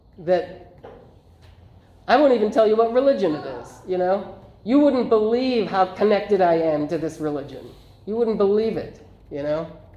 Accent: Ireland; well, I'm Irish, so you probably know what it is that I am, with generations and generations and generations of catechism.

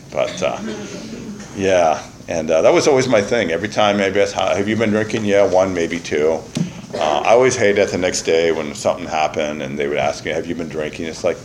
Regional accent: San Francisco, California, United States; born there; So, but my story is, I was born in San Francisco. I was adopted, born in General Hospital, and always felt different right from the beginning

